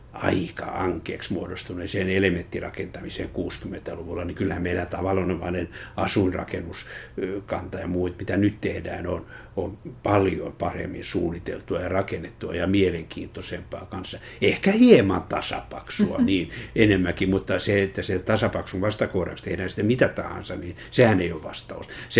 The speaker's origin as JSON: {"language": "Finnish", "town": "Helsinki", "region": "Uusimaa", "country": "Finland", "tie": "born or raised there", "said": "Kyllä mä oon helsinkiläinen."}